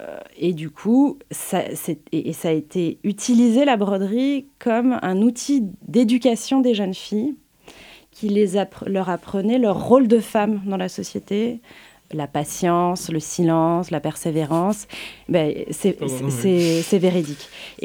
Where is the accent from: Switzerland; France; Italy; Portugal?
France; Toulouse, Occitanie; moved away as an adult; also born or lived in Bordeaux / Paris; now in Brittany, France; Eh bien, d'origine, je suis toulousaine.